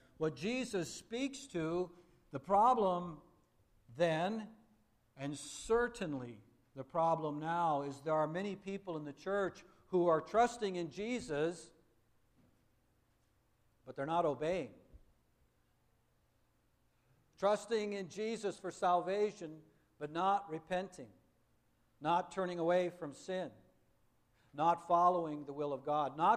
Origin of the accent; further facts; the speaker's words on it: West Coast, United States; I like forests, and I like hills and mountains, too, because, you know, I was raised in the West Coast.